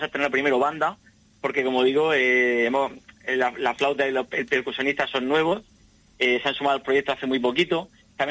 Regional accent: Region of Murcia, Spain; accent: Murcia; now in Valencian Community, Spain; Sí, es de por ahí de Murcia.

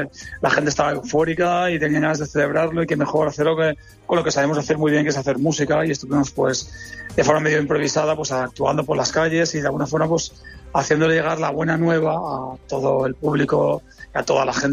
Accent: Alzira, Valencian Community, Spain; now in La Nucía, Spain; yo vine aquí para estar en la Nucía, yo soy de Valdalcira, de Valencia, y la verdad es que yo llegué aquí al Instituto de la Nucía para un año y con la intención de volverme para allá, y la verdad es que ya desde el año 2008 que estoy aquí

